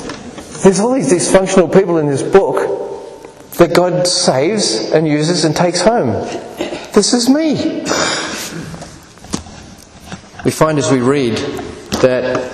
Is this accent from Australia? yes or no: yes; Australia; Now, I'm an Australian